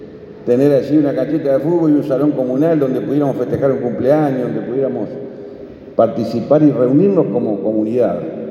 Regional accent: Capurro, San José, Uruguay; Yo en mi pueblo donde vivo, que es un pueblito muy chiquito allá en Ruta 11, somos muy poquitos, vivimos 800 personas, fue donde nací, un pueblito se llama Capurro, al lado de la colonia Chepare.

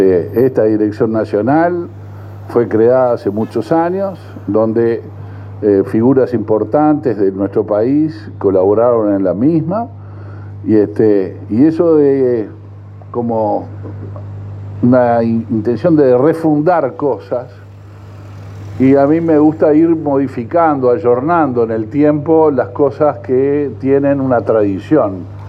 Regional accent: Uruguay; como uruguayo

